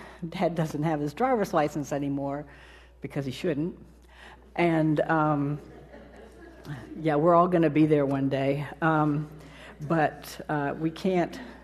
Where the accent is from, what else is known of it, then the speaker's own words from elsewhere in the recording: California, United States; born there; I was born in Northern California, but deep within my soul, there is someone from the Appalachian Mountains.